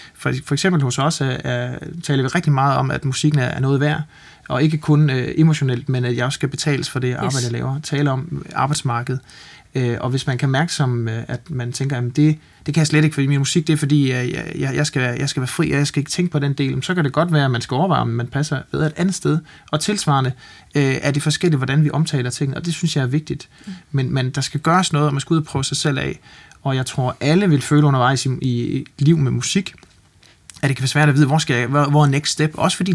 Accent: Frederikshavn, North Denmark Region, Denmark; now in Copenhagen, Denmark; Allerførst, jeg gjorde, da jeg flyttede til København fra Frederikshavn sin tid, det var at starte en komponistforening

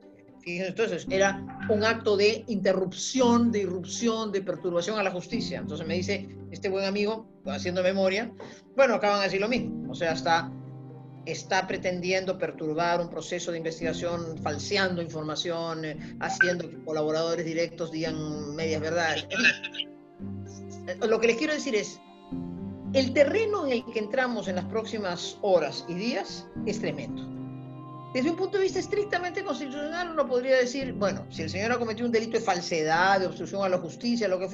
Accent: Peru; un escenario que a mí no me gusta como peruana

